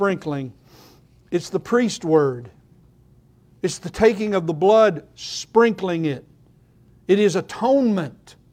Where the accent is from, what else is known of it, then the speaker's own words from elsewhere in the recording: Oklahoma, United States; See, I'm from Oklahoma.